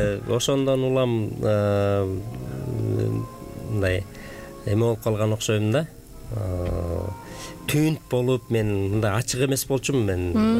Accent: Kyzyltuu, Issyk-Kul Region, Kyrgyzstan; born there; Мен Көлдөн болом. Тоң районун Сыркөл областынын Тоң районунун Кызылтуу деген азыр боз үйчүлөр айыл деп аталып калбады, ошол Кызылтуу айылында төрөлгөм. Балыкчыда окууну ошо Балыкчы шаарынан аяктагам.

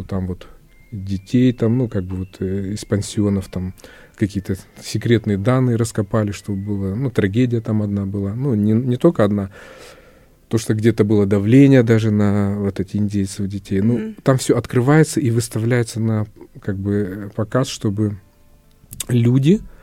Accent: Kazakhstan; хоть я сам родом с Казахстана и казах

